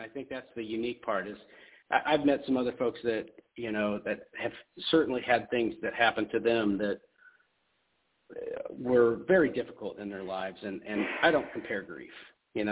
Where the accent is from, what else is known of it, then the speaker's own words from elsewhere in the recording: Iowa, United States; now in Alabama, United States; I'm from Iowa. My wife is from Alabama. That's why I live in Alabama. And I decided to stay here.